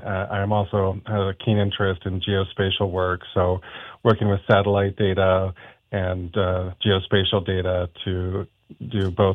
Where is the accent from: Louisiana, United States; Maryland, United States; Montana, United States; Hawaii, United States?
Montana, United States; Missoula; I'm actually from Missoula. I grew up here, went to St. Joe's, Loyola, and graduated UM.